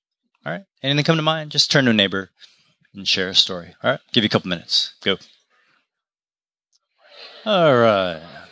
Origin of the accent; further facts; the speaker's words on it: Canadian Rockies, Canada; I grew up in the Canadian Rockies. So when I was young, I could see the Rocky Mountains from my bedroom window.